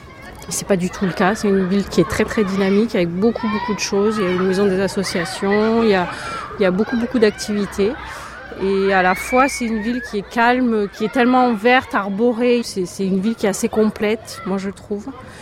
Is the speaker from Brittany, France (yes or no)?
no; Sète, Occitanie, France; now in La Grande-Motte, France; Moi, je suis de la région, je suis née à Sète, j'ai toujours vécu dans la région.